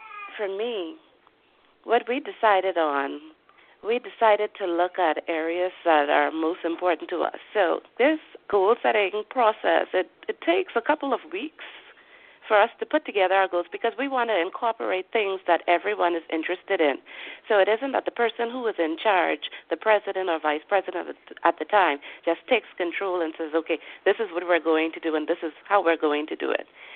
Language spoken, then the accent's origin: English; Bahamas; I am currently residing in the Bahamas, my hometown.